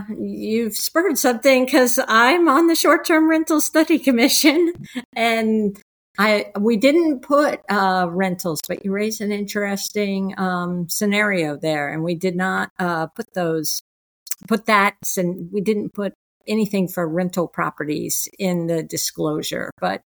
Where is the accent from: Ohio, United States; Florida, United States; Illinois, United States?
Florida, United States; Miami; I grew up in Florida, actually, in Miami. Spent a lot of time on yachts.